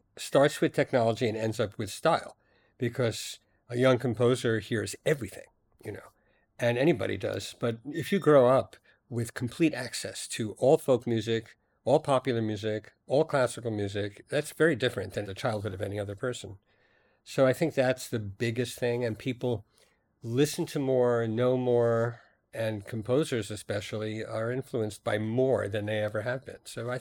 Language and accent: English; United States; even though I am an American, I didn't ever identify profoundly with American folk music